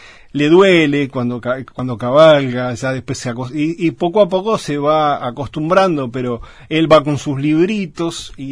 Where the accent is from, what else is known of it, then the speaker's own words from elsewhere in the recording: Montevideo, Uruguay; yo también las viví pero no como un criollo que nací ahí, sino como un montevideano que se siente medio extraño